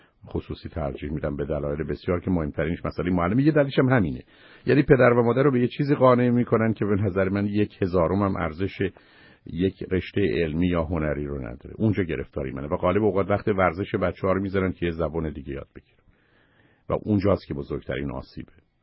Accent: Iran; ولی اینکه من فرزندم رو در حالی که من ایرانی هستم

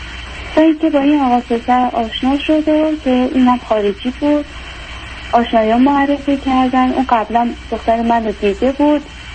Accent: Iran; now in Europe; از خونه پدرش از ایران اومدیم اینجا. بعد وقتی که اومدیم اروپا

